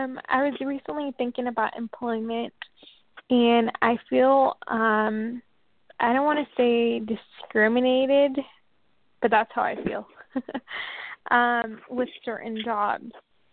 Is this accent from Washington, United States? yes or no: yes; Washington, United States; From Washington State.